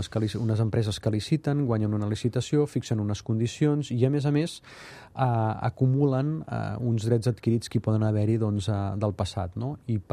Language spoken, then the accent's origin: Catalan; Catalonia, Spain